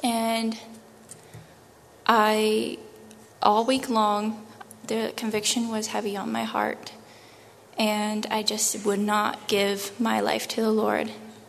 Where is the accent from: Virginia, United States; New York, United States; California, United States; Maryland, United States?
Maryland, United States; I'm from Maryland.